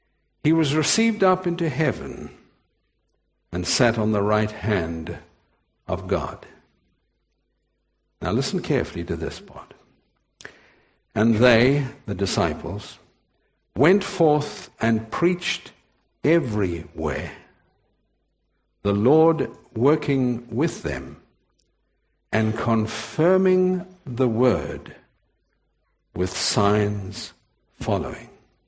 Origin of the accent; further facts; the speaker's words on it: Durban, KwaZulu-Natal, South Africa; born there; I was born in Durban, South Africa.